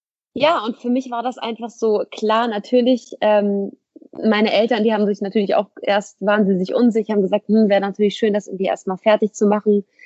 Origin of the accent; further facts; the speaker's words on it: Hamburg, Germany; moved away as an adult; now in Essen, Germany; ich komme aus Hamburg, bin da auch geboren, aufgewachsen und all das, was dazugehört. Und jetzt aktuell bin ich mit meinem Mann und unserem Sohn und Hund in Essen, also in NRW. Wohnen wir seit 1,5 Jahren.